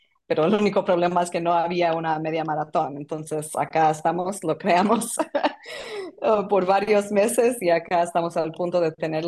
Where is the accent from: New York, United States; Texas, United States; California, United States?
New York, United States; yo soy de Nueva York y he vivido en Nueva York por 15 años